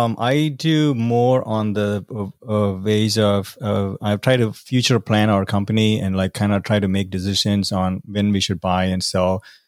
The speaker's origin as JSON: {"language": "English", "country": "India", "said": "I'm from India. It's the biggest democracy in the world, right? And like, you can't be doing this stuff in India."}